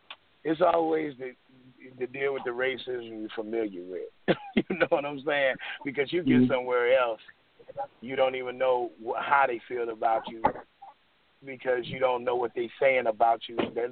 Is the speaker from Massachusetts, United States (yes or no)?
no; Maryland Heights, Missouri, United States; I grew up in Maryland Heights, but I lived in Paisdale majority of my life, right from Normandy High School, but I went to Pattville.